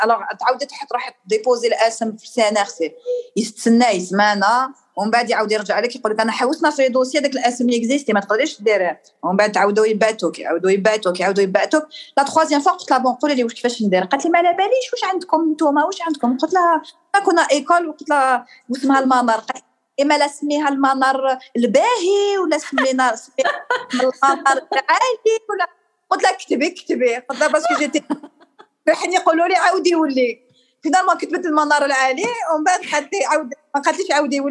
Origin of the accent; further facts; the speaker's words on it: Algeria; on est des Algériens, quoi.